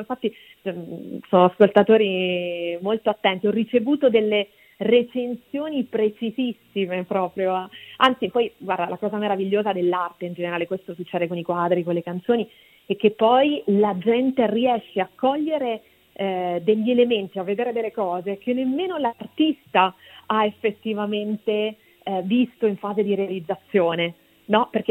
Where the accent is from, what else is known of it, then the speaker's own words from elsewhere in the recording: Rome, Lazio, Italy; Roma è un'altra città a me vicina, e tu lo sai, è un'altra città che mi ha cresciuto, come si dice, dalle mie parti